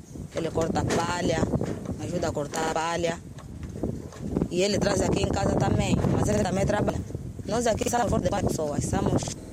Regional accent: Barra do Kwanza, Luanda, Angola; Eu nasci aqui mesmo na Barra do Kwanza, na província da Barra do Kwanza.

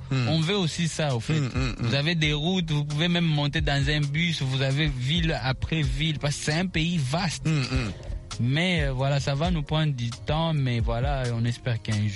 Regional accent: Goma, North Kivu, DR Congo; Par exemple, chez moi à Goma, obligatoirement, j'ai un gros projet peut-être pour l'année prochaine

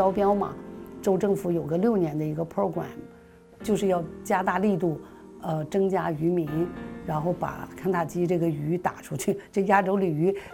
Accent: China; 我们中国人是喜欢吃淡水鱼，是喜欢吃活的

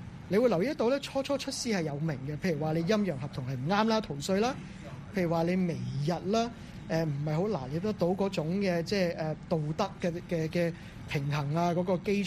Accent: Hong Kong; 所以對於我們香港人的挑戰來說，接下來這一段的時間我們就要看看

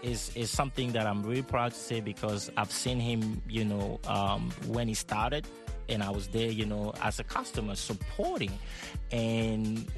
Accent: Cameroon; moved away

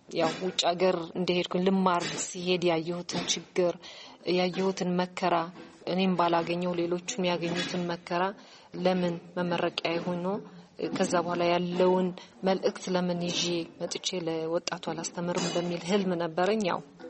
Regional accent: Adwa, Tigray, Ethiopia; also born or lived in Asmara / Bahrain / Addis Ababa; ተወልጄ ያደግኩት አድዋ ከተማ ነው። በጣም የምወደው ትንሽ ወደ መቃሉ ይባላል። የተማርኩት እስከ ኤሌሜንታሪ እዛ ነው፣ እስከ ስምንተኛ ክፍል።

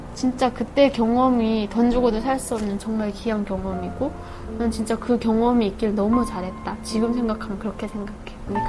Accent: North Korea; 제가 북한에서 오다 보니까

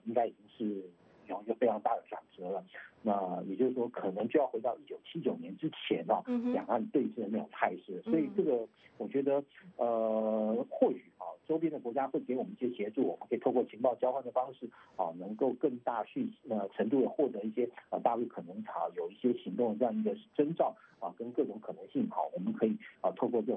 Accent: Taiwan; 我们台湾人跟我们的国军其实绝对是第一个受到冲击的

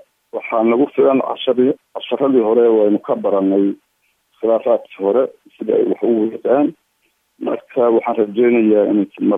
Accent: Kenya; anigu waxaan ku dhashay gobolada Koonfureed ee dalka Kenya baareed marka waxbarashadii hore halkaas aan ahaa

